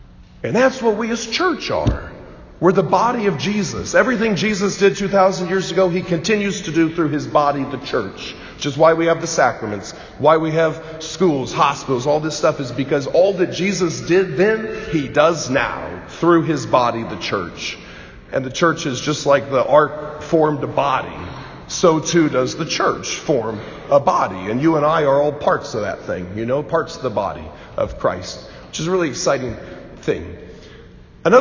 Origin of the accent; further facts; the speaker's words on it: Bloomington, Indiana, United States; I grew up in Bloomington in a beautiful church called St. Charles.